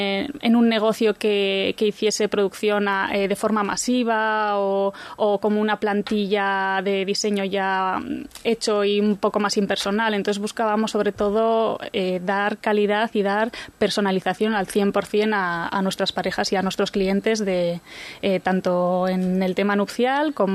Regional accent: San Sebastián, Basque Country, Spain; como somos dos jóvenes donostiarras, pues queríamos que tuviese como un pedacito de San Sebastián

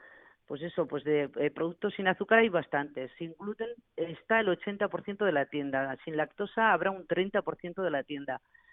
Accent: Tafalla, Navarre, Spain; Sí, ahí en Navarra se hace mucho, yo soy de Tafalla

